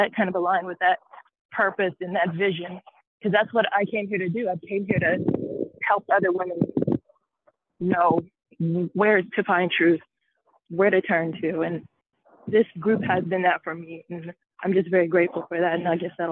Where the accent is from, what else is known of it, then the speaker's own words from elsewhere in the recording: Jackson, Mississippi, United States; I'm from Jackson, Mississippi.